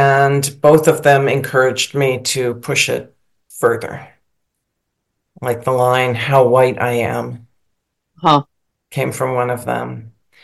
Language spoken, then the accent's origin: English; United States; as a white woman growing up in America, now I'm 61